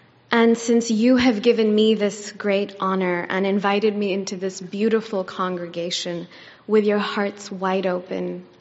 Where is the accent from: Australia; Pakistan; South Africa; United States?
Pakistan; But I was also growing up in Pakistan at a time when things were challenging in the country.